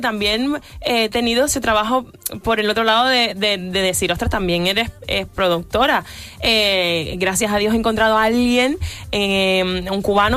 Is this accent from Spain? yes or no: yes; Canary Islands, Spain; Cuando voy a un sitio y cuando vuelvo a casa al final, sé que en Canarias es otro rollo.